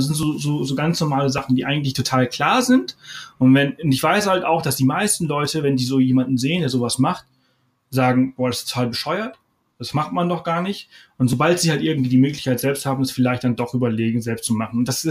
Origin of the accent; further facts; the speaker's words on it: Balearic Islands, Spain; Mallorca hat, darüber kann ich sehr gut sprechen, weil das ist meine Heimat, da komme ich her